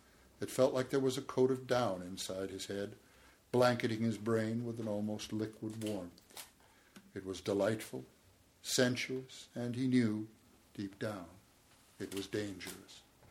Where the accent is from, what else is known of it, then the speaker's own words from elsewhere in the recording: Minnesota, United States; This is one of my favorite … songs, maybe because I grew up in Minnesota.